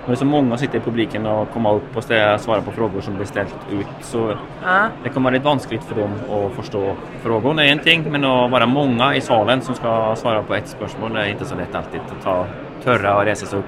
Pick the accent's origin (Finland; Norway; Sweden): Norway; Swedish is a second language; Det var lite mer tråkigt för mig, på att jag är norska, så prata svenska lite mer tråkigt, men det känns okej.